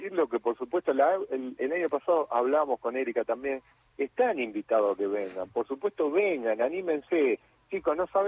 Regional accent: Buenos Aires, Argentina; moved away; Yo soy de Buenos Aires, hace 23 años que vine acá

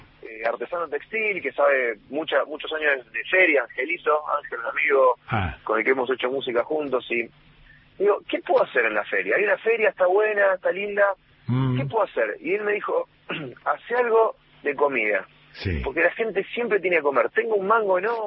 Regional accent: Navarro, Buenos Aires Province, Argentina; los años dorados que yo tuve, digamos, en la infancia, en un pueblito que se llama Navarro.

